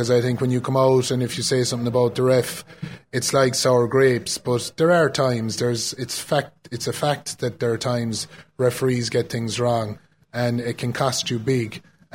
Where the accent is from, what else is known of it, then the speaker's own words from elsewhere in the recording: Lixnaw, County Kerry, Ireland; I come from Lixnaw. I come from a hurling area.